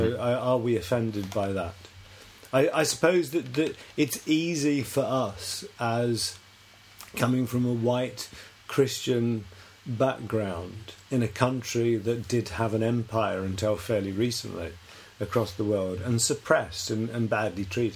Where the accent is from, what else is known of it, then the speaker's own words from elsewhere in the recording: London, United Kingdom; born there; I was born in Brixton, that was in London, which was predominantly a Western Caribbean. A lot of Jamaicans, but... a whole range from the islands, Barbados, all around.